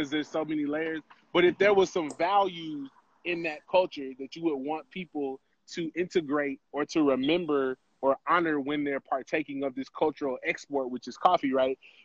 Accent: Memphis, Tennessee, United States; So I'm from Memphis, Tennessee

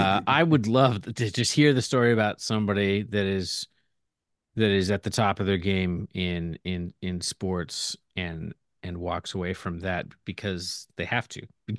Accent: Seattle, Washington, United States; You know, I'm from Seattle.

